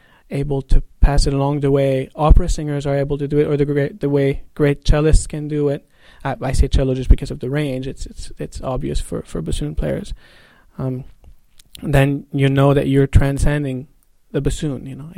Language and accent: English; Montreal, Quebec, Canada; I'm originally from Montreal. I grew up in Montreal. I went to school there for my undergrad.